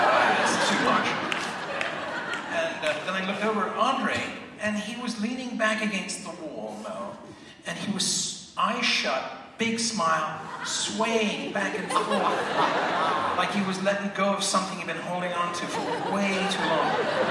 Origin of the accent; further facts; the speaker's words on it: England, United Kingdom; I'm from England, and, you know, it's different in England, the way people deal with other people.